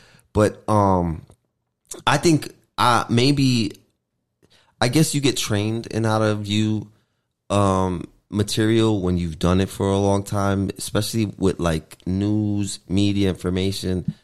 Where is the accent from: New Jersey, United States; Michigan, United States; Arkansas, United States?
New Jersey, United States; also born or lived in New York; Because I'm from the Northeast. I'm from, you know, New Jersey, New York.